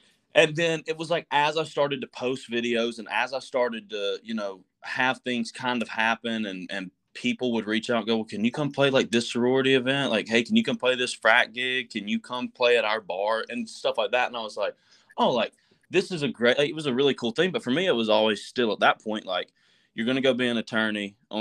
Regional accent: Georgia, United States; And my hometown has, you know, two bars in it that I used to go play, and just kind of around, like, you know, Georgia is where I was going to play

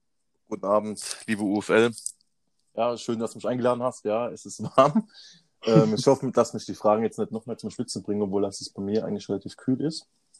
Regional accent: Schifferstadt, Rhineland-Palatinate, Germany; accent: Kurpfalz dialect; ich bin Kurpfälzer, komme aus Schifferstadt. Das ist der Nähe von Ludwigshafen. Die muss nicht kennen. Mannheim. Kennt ja eigentlich jeder. Ist so das Eck, nennt sich Kurpfalz. Und so ist auch mein Dialekt, wie man auch hört.

